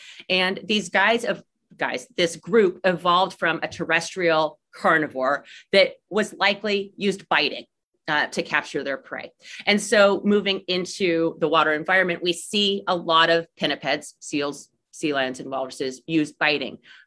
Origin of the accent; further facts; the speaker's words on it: Dripping Springs, Texas, United States; So I'm Texan originally. I grew up in Dripping Springs, so about 2 hours south of here.